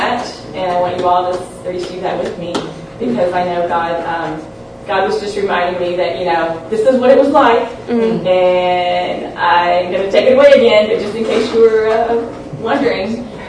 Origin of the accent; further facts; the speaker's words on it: Kentucky, United States; I found out he's from Kentucky, I grew up in Kentucky, he had three kids, I had three kids.